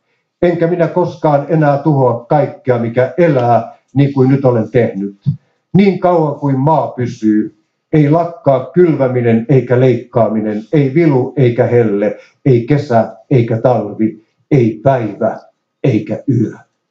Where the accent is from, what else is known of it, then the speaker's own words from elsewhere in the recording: Ylistaro, South Ostrobothnia, Finland; moved away as an adult; now in Turku, Finland; kun muutin aikanaan Turkuun 68 Etelä-Pohjanmaalta Ylistarosta